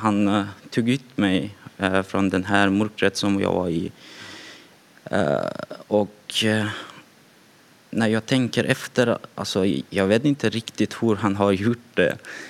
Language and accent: Swedish; Afghanistan; Swedish is a second language; now in Lidköping, Sweden; som sagt och jag bor i Lidköping. Och jag kommer från Afghanistan och jag har bott här sedan 2015, typ i slutet av 2015 kom jag hit. Och jag är uppväxt som muslim och jag har haft en muslims familj.